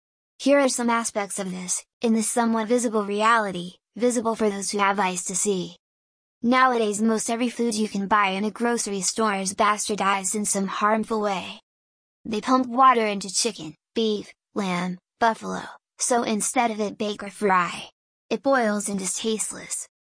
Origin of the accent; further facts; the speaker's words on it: Hungary; I grew up in Hungary, was born 2 years after the end of World War II.